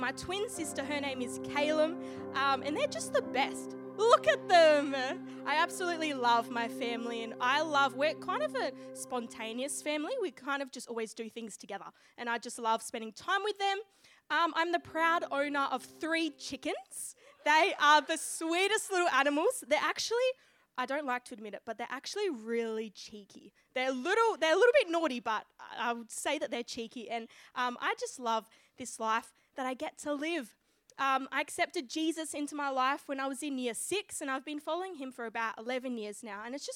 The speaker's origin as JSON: {"language": "English", "town": "Mandurah", "region": "Western Australia", "country": "Australia", "tie": "born there", "said": "I'm 21 years old. I was born in Mandurah."}